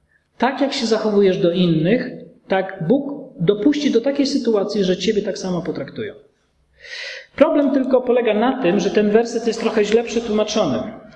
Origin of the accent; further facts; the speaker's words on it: Cieszyn, Silesian Voivodeship, Poland; ja się wychowałem w podobnym miasteczku jak to, w Kościele Zielonoświątkowym w Cieszynie